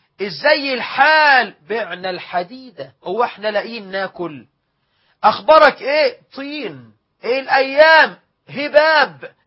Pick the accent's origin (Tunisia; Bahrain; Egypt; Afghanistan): Egypt